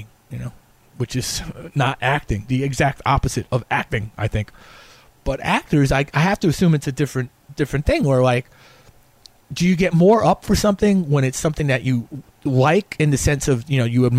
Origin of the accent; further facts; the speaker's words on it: New York, United States; I'm from New York. We don't even bother people in New York.